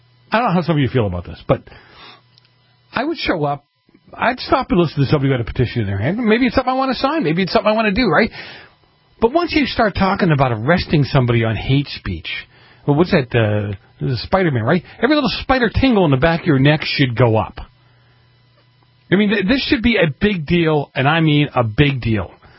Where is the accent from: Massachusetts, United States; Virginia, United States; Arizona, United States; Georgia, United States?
Massachusetts, United States; Boston; some of you know, I grew up in Boston, and I always get a kick out of people saying, you know, Boston people are rude.